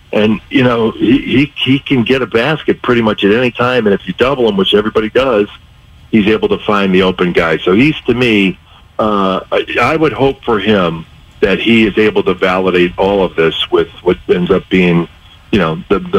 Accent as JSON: {"language": "English", "region": "Illinois", "country": "United States", "tie": "born or raised there", "said": "When I was a little kid, I grew up around Chicago and going to the stadium."}